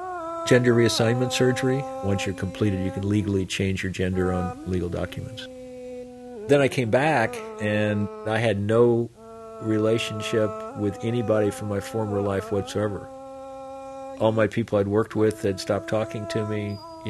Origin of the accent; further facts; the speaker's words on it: Kansas City, Midwest, United States; now in San Francisco, United States; I live in San Francisco. I grew up in the Midwest, outside of Kansas City.